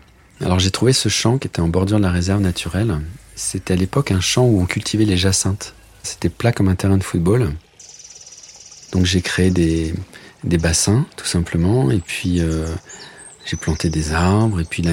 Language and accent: French; Hauts-de-France, France; je suis originaire de la baie de Somme et j'ai passé les 25 dernières années de ma vie autour du monde en tant que grand reporter.